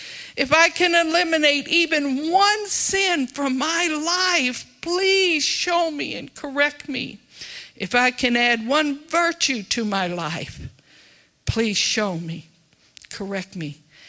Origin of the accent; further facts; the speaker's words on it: Austin, Texas, United States; I come from Austin.